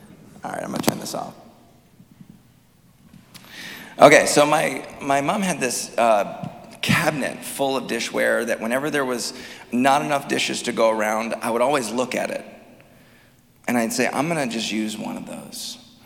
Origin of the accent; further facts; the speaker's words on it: Appleton, Wisconsin, United States; I grew up in Appleton, but I raise my kids now. We live in the Hortonville School District.